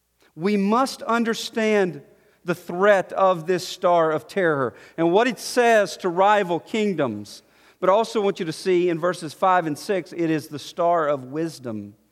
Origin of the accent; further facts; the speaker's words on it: Montgomery, Alabama, United States; Now, I grew up in Montgomery, Alabama. And there's a town outside of Montgomery that was sort of the butt of all of our jokes when I was a kid.